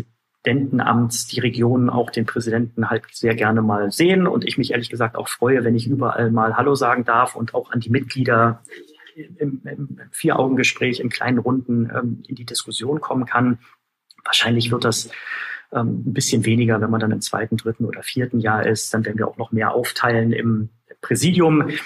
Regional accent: Berlin, Germany; weil ich natürlich als Berliner einfach nah dran bin an den politischen Themen am Bundestag, an den Regierungen.

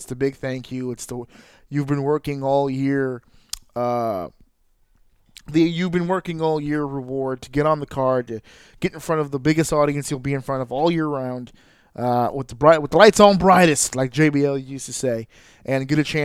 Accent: New York City, New York, United States; As a New Yorker, I will tell you, it no longer holds that.

